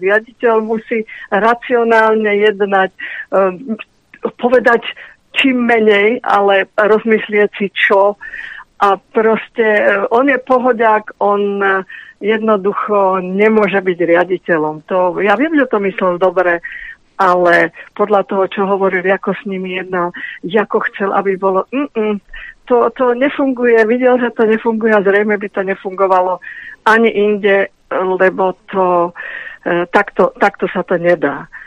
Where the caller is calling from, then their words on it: Žilina, Žilina Region, Slovakia; Dobrý deň, ja som posluchačka zo Žiliny